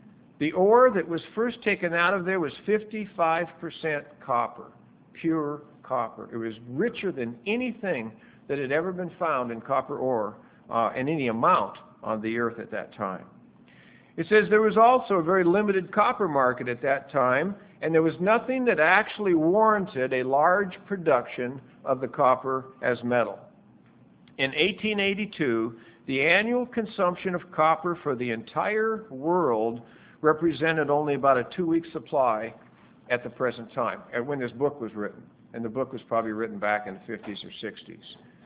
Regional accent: Butte, Montana, United States; also born or lived in Anaconda; I grew up in Butte and Anaconda, Montana, in grade school.

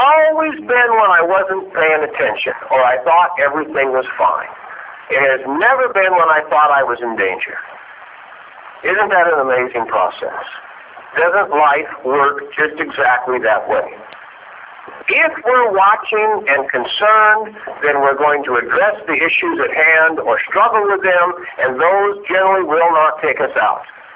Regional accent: Oregon, United States; now in Kennewick, United States; And I grew up in Oregon, and there was fog all over the place.

